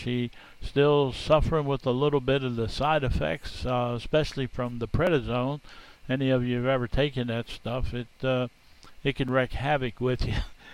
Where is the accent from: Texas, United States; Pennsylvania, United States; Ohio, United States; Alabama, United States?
Pennsylvania, United States; I'm from Pennsylvania originally, And on our license plates, it used to say, "You have a friend in Pennsylvania."